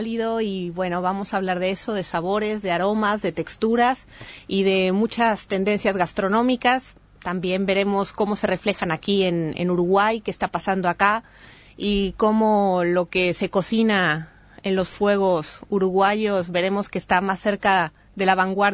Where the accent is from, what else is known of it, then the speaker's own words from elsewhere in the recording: Mexico; Soy mexicana, tal como apuntas.